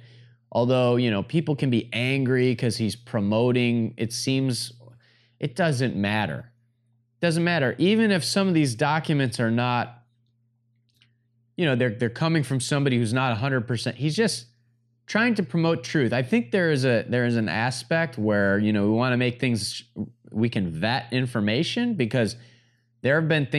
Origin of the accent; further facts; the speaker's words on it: Clarkston, Michigan, United States; And it was in my hometown, Clarkston, Michigan, which is a random little town. It's not that little anymore, but it's a suburb 45 minutes north of Detroit, Michigan, right?